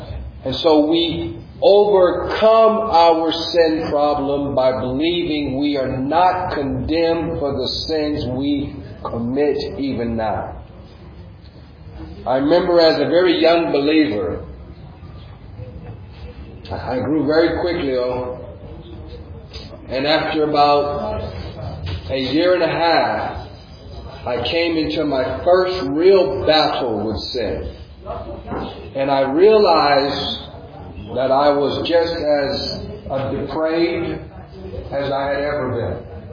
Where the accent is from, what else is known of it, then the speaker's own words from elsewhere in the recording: United States; now in Nigeria; I'm an American with a Swahili name.